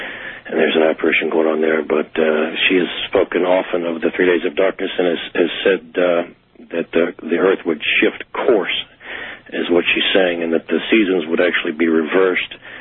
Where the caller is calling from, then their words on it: Columbus, Ohio, United States; I'm calling from Columbus, Ohio.